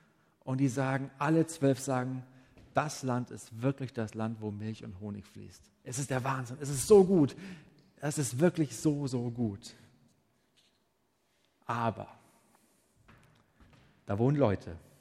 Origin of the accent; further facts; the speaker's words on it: Bavaria, Germany; Und ich komme ja aus dem Allgäu.